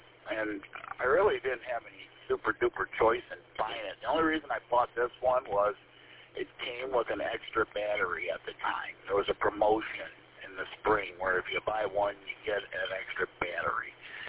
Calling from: New Baltimore, Michigan, United States; Over here in beautiful New Baltimore. I want to get my morning cup of coffee, and then I'm going to the office.

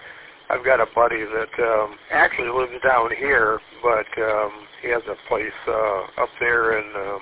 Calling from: Center Line, Michigan, United States; Probably the closest proximity I could give you would be Centerline, Michigan.

